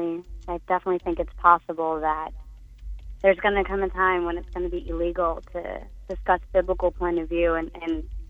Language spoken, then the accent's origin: English; New York, United States; Even here in the South, I'm from the North, I'm from New York